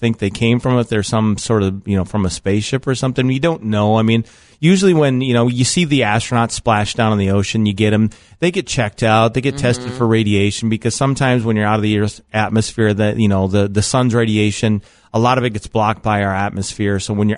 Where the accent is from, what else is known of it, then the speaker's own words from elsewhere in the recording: Midwest, United States; also born or lived in Arizona, United States; So that's always good, because, I mean, growing up in the Midwest, I still remember when I lived in Arizona